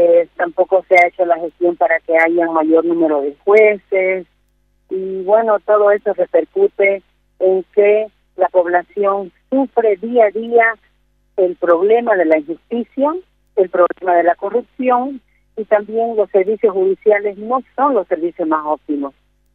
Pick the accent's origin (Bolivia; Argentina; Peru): Bolivia; Santa Cruz de la Sierra, Santa Cruz; soy de Santa Cruz, soy abogada, también soy psicóloga